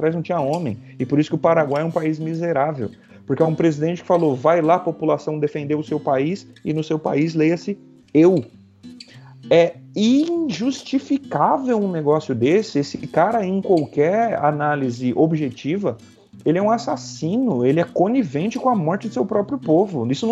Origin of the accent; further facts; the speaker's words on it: Brazil; É, claro, a gente nunca vai saber como brasileiro isso, né?